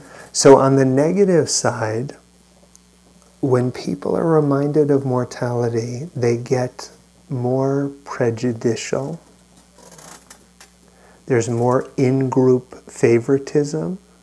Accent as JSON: {"language": "English", "region": "New York", "country": "United States", "tie": "born or raised there", "said": "I grew up in New York and was out here for 9/11."}